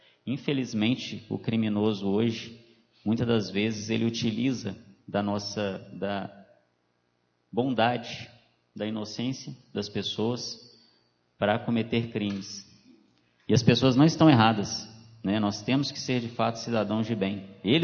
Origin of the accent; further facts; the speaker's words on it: Belo Horizonte, Minas Gerais, Brazil; now in Alfenas, Brazil; eu vim de Belo Horizonte, então sou neófito aqui também na cidade